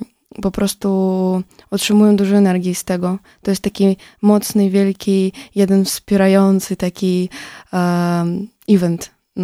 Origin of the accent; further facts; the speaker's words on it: Kharkiv, Kharkiv Oblast, Ukraine; Polish is a second language; ja jestem z Charkowa, ale kiedy przyjeżdżam w Charków albo Lwów, albo Kijów